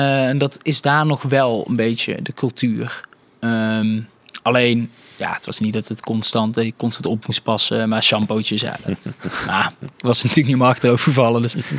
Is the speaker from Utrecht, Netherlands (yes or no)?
no; North Brabant, Netherlands; Ik denk, zal wel als Brabander, dan krijg je dat toegewezen, denk ik.